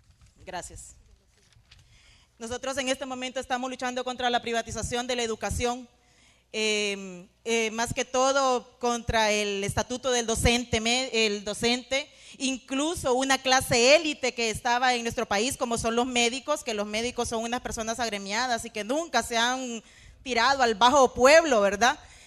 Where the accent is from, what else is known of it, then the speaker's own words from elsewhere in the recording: Honduras; reciban de parte de mi pueblo hermano Honduras un abrazo caluroso para el pueblo mexicano